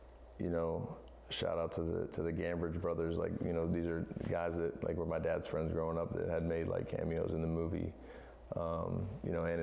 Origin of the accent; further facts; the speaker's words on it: Pittsburgh, Pennsylvania, United States; because I grew up in Pittsburgh.